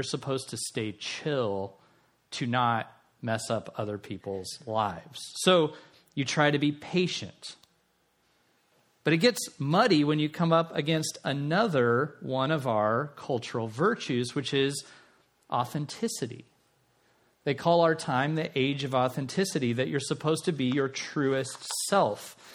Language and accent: English; Tucson, Arizona, United States; growing up in Tucson, I did swim lessons. I'm sure that's not just a Tucson thing.